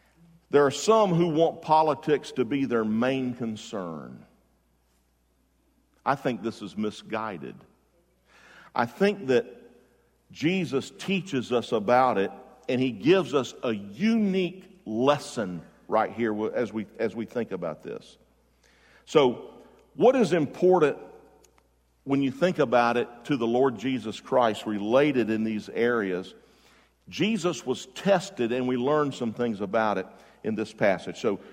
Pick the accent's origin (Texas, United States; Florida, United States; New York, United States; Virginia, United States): Florida, United States; Jacksonville; Senator Graham, we're from Jacksonville.